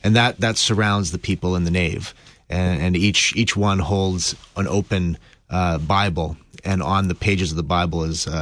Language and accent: English; Stony Plain, Alberta, Canada; now in Regina, Canada; I'm from Canada, so I'm just down in St. Louis area visiting, and I'm a pastor in Regina, Saskatchewan, Canada. But I grew up in Stony Plain, Alberta, which is just the province over.